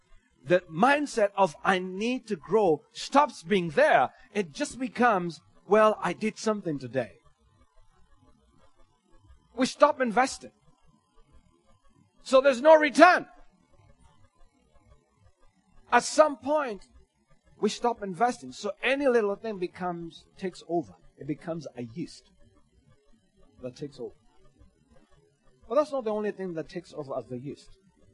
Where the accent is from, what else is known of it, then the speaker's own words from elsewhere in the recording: Kenya; I remember going to school, being Kenyan